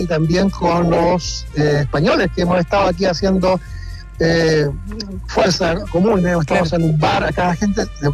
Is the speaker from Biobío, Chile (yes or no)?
yes; Concepción, Biobío, Chile; also born or lived in Chillán; now in Spain; De Chillán, de Chillán, oriundo de Concepción, y bueno, siempre muy cercano